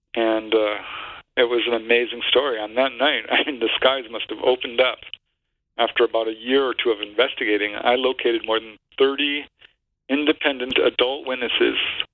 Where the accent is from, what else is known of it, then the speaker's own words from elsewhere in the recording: Topanga Canyon, California, United States; which turned out to be my hometown